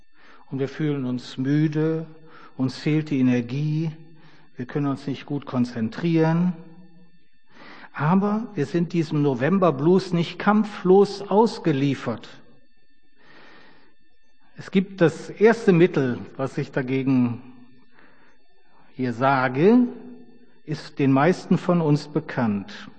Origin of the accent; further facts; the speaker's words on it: Rhineland, Germany; also born or lived in East Germany; Ich bin wirklich dankbar, als Rheinländer 13 Jahre in den neuen Bundesländern erlebt zu haben.